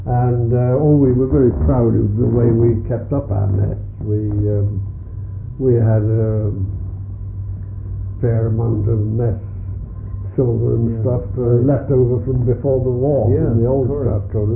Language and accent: English; Canada; You see, being a Canadian, they were very hospitable to me